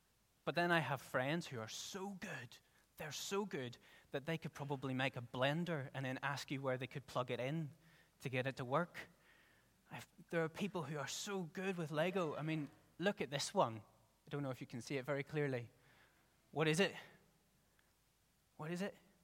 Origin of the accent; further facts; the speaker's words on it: Ballymena, Northern Ireland, United Kingdom; now in Belfast, United Kingdom; I'm from Ballymena, but I'm currently exiled in Belfast, where the sun doesn't shine so sweetly